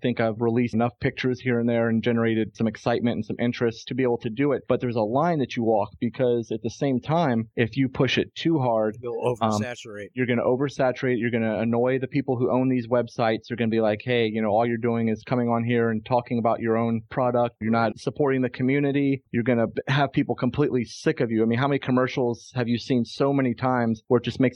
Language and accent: English; Virginia, United States; Unfortunately, none of these cons are really close to my home state of Virginia.